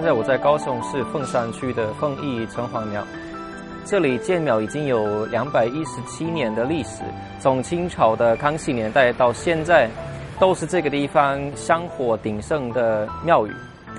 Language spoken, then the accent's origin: Chinese; Germany; Chinese is a second language; now in Taiwan; 我是德国人。那因为我喜欢中华文化，对中华文化感到有兴趣，那因此呢，我来到台湾念书。